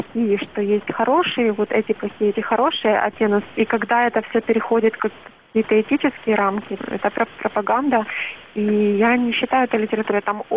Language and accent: Russian; Pervomaisk, Luhansk Oblast, Ukraine; который происходит из города Первомайска, откуда я родом.